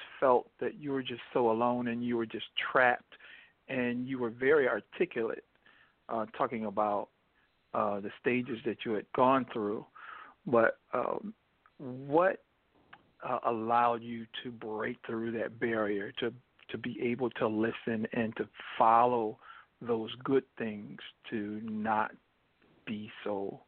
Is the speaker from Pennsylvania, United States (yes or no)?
yes; Philadelphia, Pennsylvania, United States; I am. I am from Philadelphia, yes.